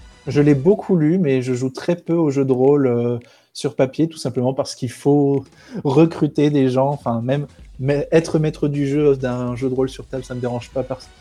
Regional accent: northern France, France; Je viens du nord de la France, donc pain au chocolat.

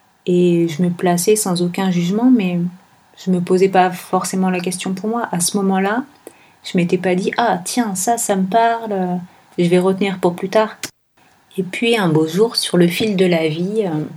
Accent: France; moi j'ai grandi en France

